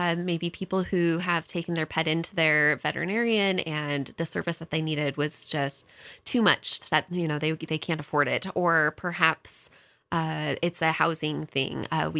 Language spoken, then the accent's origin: English; Coeur d'Alene, Idaho, United States; We're from Coeur d'Alene